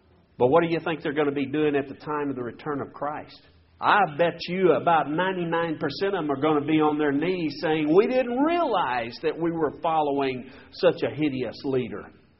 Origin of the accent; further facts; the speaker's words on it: Texas, United States; I'm from Texas oil fields.